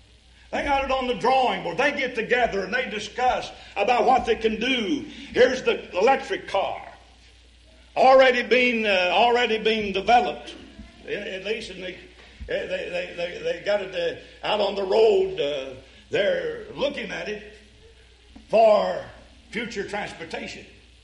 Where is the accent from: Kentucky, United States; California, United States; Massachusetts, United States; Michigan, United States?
Kentucky, United States; I can recall as a boy growing up in Eastern Kentucky, people would come.